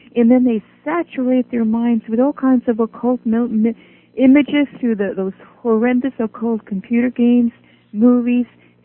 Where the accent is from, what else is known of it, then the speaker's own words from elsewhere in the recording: Norway; English is a second language; now in United States; since I grew up in Norway, and we lived in peace and freedom, it was farthest from our mind.